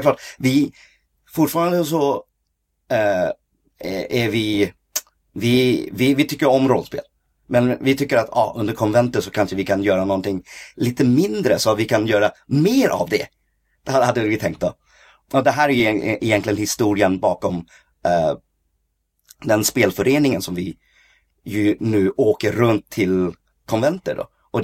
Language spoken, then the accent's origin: Swedish; Sweden; also born or lived in China; familj flyttade till Sverige när jag var väldigt liten, väldigt ung, precis. Så man kan väl säga att jag är uppvuxen här i Sverige då. Jag kom hit för när jag var 3 månader gammal. Och det är väldigt speciellt att vara en kines i Sverige.